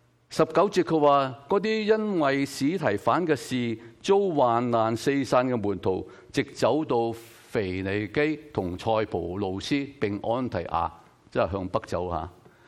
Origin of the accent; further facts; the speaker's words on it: Guangdong, China; 我们广东人，我们当然跟讲广东人的人传福音，是吧？